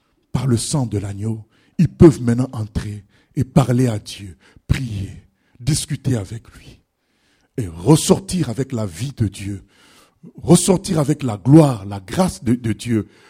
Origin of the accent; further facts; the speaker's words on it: France; à l'Élysée, chez nous en France